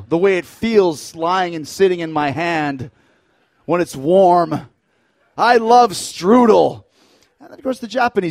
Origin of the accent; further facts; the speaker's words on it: Wales, United Kingdom; accent: Welsh; It's my Welsh accent for you.